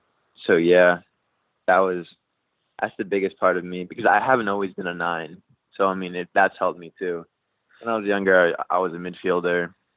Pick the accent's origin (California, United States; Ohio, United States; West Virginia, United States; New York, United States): California, United States; San Diego; I'm actually from San Diego. So my family and my parents live like 10 minutes away from where my hotel's at.